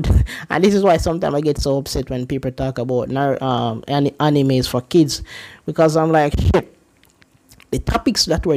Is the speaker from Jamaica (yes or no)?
yes; Jamaica; You know, I grew up in Jamaica, you know, the culture is way different from in Japanese